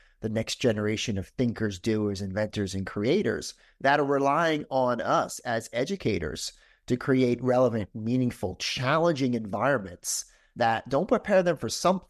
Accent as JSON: {"language": "English", "region": "New Jersey", "country": "United States", "said": "Oh, that's easy. I'm from Jersey."}